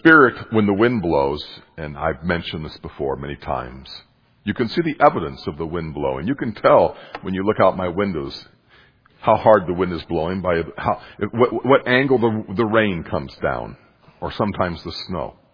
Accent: Montana, United States; I grew up in a small rural town. I grew up in Montana

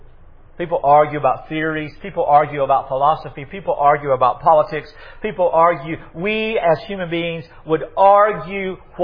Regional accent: United States; I'm thankful that I'm an American, and I'm so happy to be here.

